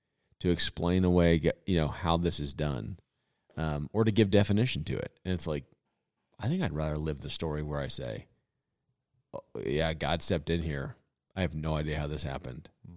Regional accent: United States; That makes most sense to me as an American.

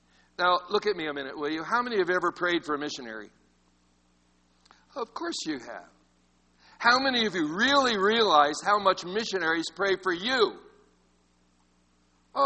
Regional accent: Texas, United States; Now, I'm from Texas, but I don't have a red face this morning

